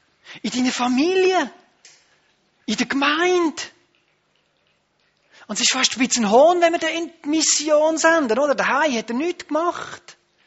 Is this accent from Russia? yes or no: no; Switzerland; Aber da bin ich im Ausland, auch wenn ich Schweizer bin.